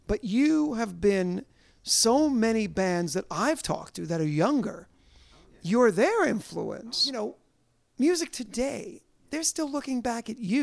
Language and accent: English; United Kingdom; As a Brit, coffee versus... You see, I'm going backwards into this. Coffee versus tea.